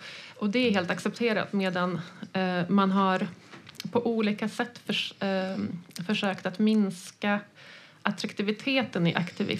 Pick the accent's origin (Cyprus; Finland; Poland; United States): Poland; Jag är från Polen och jag har varit där på flera reportageresor på sistone.